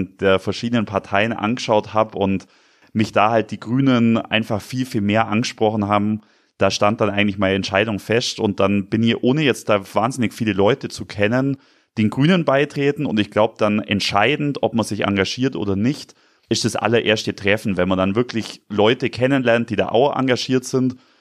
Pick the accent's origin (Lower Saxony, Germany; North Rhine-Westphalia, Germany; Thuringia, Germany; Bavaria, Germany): Bavaria, Germany; Und ich bin eben im Landkreis Günzburg aufgewachsen. Das heißt, man sieht in der Ferne immer das Atomkraftwerk und Remmingen.